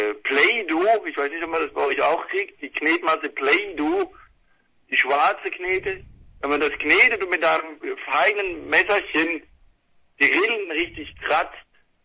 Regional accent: Switzerland; Dann kann man auch als Schweizer spielen.

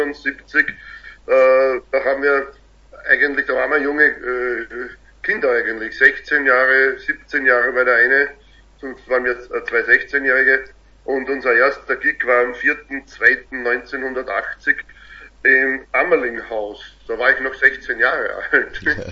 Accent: Vienna, Austria; Ja, wir sind aus Wien.

